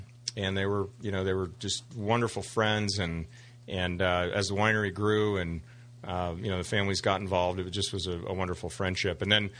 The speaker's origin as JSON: {"language": "English", "region": "Colorado", "country": "United States", "tie": "born or raised there", "said": "That's kind of where I grew up in Colorado."}